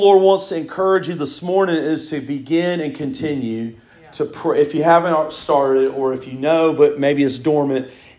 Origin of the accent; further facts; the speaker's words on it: Frisco, Texas, United States; Frisco, Texas. Does that mean anything to you? It's my hometown, you know.